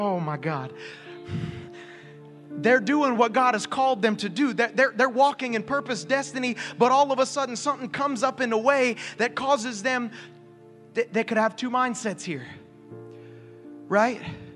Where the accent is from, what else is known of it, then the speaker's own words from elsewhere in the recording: Okeechobee, Florida, United States; I'm from Okeechobee. Many of you know that. And in high school, in Okeechobee, we have three places to shop.